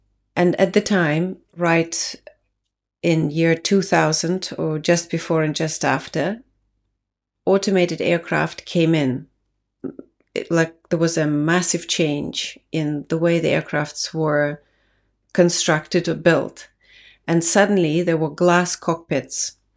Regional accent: Riga, Latvia; Yes. My hometown is Riga, Latvia.

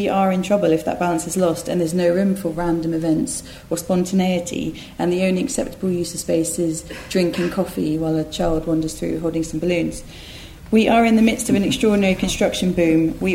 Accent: East of England, United Kingdom; I grew up in Essex

